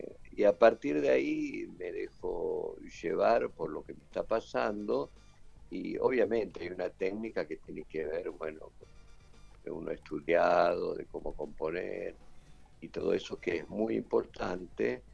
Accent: Argentina; como argentinos

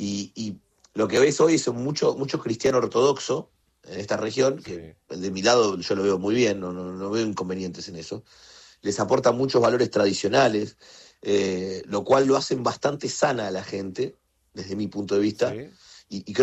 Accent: Argentina; soy argentino, o sea, soy el tipo que le ganó la final a ustedes

